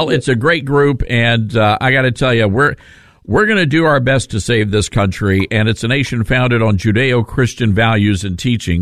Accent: Memphis, Tennessee, United States; We've got Jake in Memphis, Tennessee, my hometown, listening to us on KWAM.

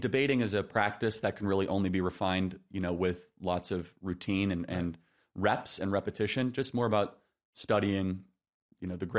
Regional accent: Illinois, United States; I grew up in Illinois, which Midwest was traditionally more of an ACT.

